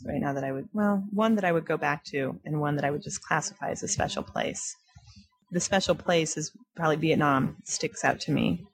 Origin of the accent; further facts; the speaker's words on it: United States; And since I'm from America, I found it very fascinating.